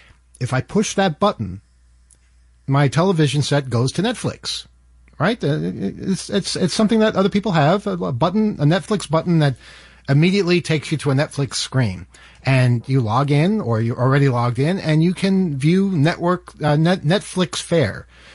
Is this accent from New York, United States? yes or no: yes; Queens, New York, United States; I grew up in Queens. And in my entire life in Queens, we had the same TV set.